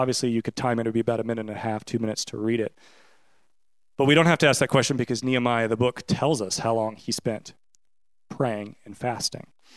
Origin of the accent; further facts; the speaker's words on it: Kentucky, United States; It's okay. I'm not from here. I'm from Kentucky, so I can just, like, burn away at the Chiefs and the Cardinals.